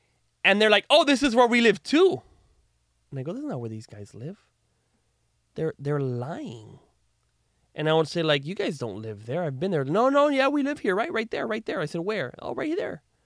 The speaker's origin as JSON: {"language": "English", "town": "Miami", "region": "Florida", "country": "United States", "tie": "born or raised there", "said": "And I grew up in Miami, and the schools, I don't know if they're good or not."}